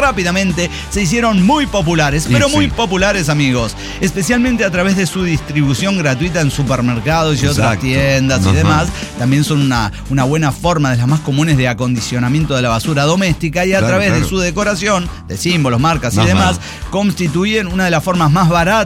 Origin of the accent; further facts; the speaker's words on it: Guanajuato, Mexico; soy de Guanajuato.